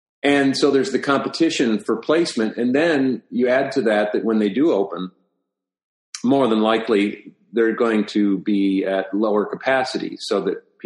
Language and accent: English; Peoria, Illinois, United States; also born or lived in Springfield, Illinois; I was born in Springfield, Memorial Hospital there, and lived in Westchester Boulevard off of Chatham Road. And then about age eight, we moved to Peoria.